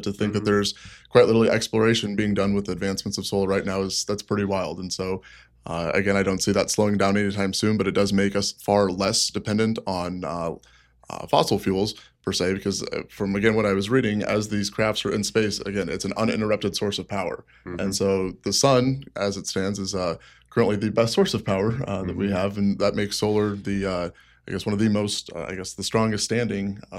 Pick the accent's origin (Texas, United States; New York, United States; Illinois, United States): Illinois, United States; Peoria; I'm from Peoria, so your local Peorian solar representative.